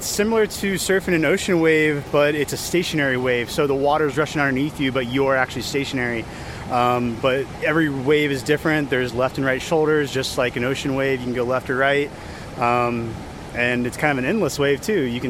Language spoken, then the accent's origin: English; Ohio, United States; I'm originally from Ohio. I just travel around and living in my